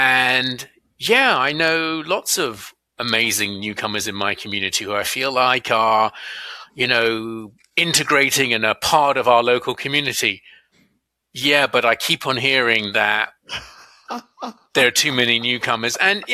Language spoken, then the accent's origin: English; United Kingdom; now in Canada; my home country, the UK